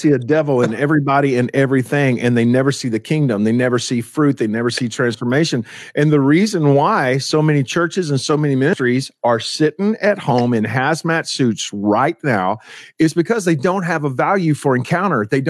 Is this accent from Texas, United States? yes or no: yes; Texas, United States; I'm a Texan. Which means I'm an American on steroids.